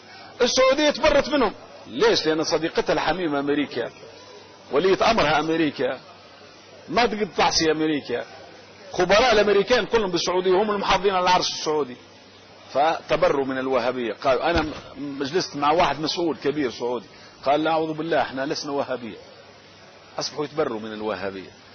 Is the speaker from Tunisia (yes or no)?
yes; Tunisia; احنا عندنا في تونس المذهب المالكي